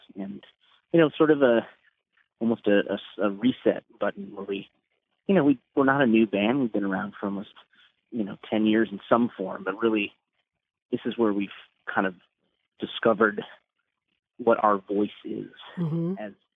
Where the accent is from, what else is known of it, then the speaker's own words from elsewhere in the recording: Chicago, Illinois, United States; Yeah, I'm from Chicago originally.